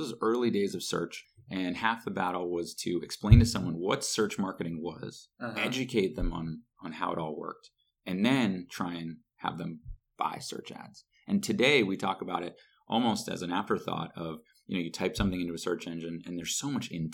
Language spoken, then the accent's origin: English; New York, United States; Born and raised in New York.